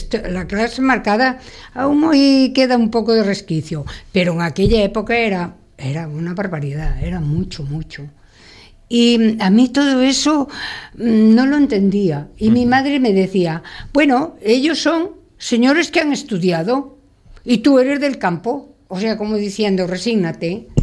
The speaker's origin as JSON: {"language": "Spanish", "town": "Páramo", "region": "Galicia", "country": "Spain", "tie": "born or raised there", "said": "Meu pueblo era 27 kilómetros de Lugo, se llama Páramo y pertenece al Partido Judicial de Sarria."}